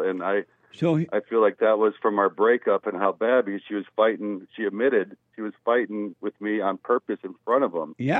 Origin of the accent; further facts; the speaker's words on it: Detroit, Michigan, United States; you know, we're from Detroit, and she would have homeless people living with us